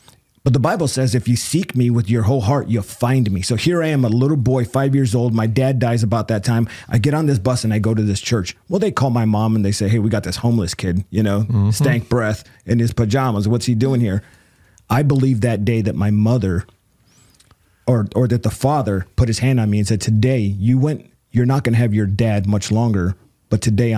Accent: Whittier, California, United States; City Reach Church in Whittier, California, which is my hometown.

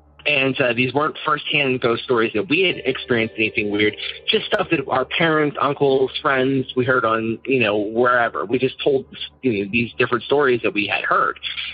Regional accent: Wall, Pennsylvania, United States; So I grew up in outside of Pittsburgh in a very small town called Wall. And you can find it if you search for Wall, PA. It's right next to another town called Wilmerding

